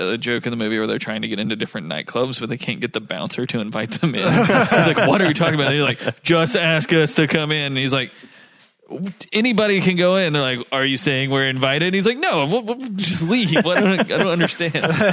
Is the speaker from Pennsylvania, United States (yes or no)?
no; Kentucky, United States; we had a pool growing up, and we had like a pool light in it. We lived out in the country because we're from Kentucky or whatever.